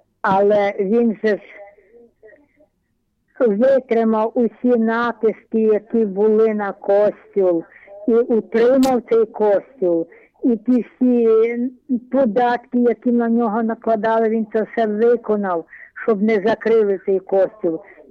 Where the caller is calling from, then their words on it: Zhytomyr Oblast, Ukraine; Я із Житомирщини.